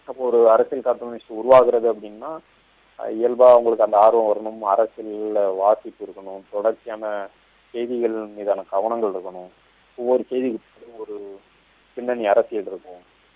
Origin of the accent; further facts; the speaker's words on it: Mumbai, Maharashtra, India; நான் பிறந்து வளர்ந்ததெல்லாம் மும்பை, என்னுடைய பூர்வீகம் வந்து திருநெல்வேலி. மற்றபடி அப்பாவுக்கு ரயில்வேல பணி, அதனால நாங்கள் மும்பையில் இருக்கோம்.